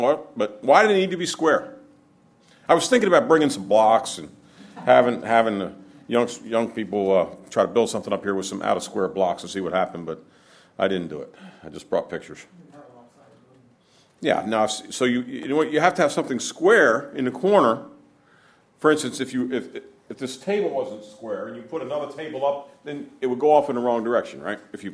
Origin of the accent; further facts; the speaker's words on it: Maryland, United States; I'm not from Pennsylvania, so y'all are going to have to help me out here. I'm going to make reference to the Keystone State a couple of times. But I'm from Maryland, so I don't know.